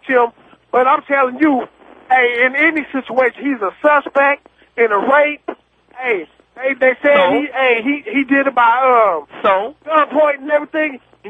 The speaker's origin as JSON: {"language": "English", "region": "Southern United States", "country": "United States", "said": "Man, one of them, baby. I'm from the Dirty South. Hey, you better ask somebody about something about the Dirty South."}